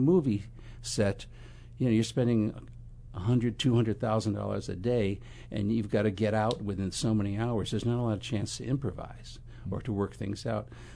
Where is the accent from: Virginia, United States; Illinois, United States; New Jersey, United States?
Illinois, United States; Chicago; Harrison's from Chicago. I'm from Chicago.